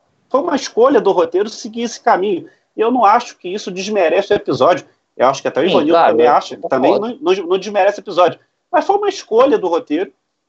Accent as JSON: {"language": "Portuguese", "region": "Rio de Janeiro", "country": "Brazil", "said": "Como eu sou aqui do Rio"}